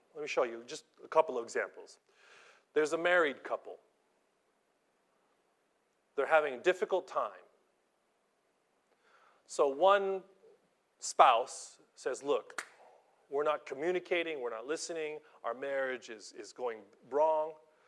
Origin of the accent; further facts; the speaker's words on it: Philippines; We're the same. I'm Filipino. My beautiful wife, Japanese. We're both Asian.